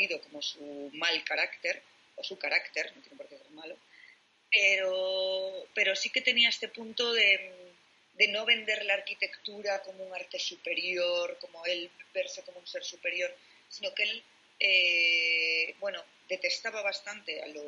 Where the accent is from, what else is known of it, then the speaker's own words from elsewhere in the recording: Madrid, Community of Madrid, Spain; en mi caso yo soy de Madrid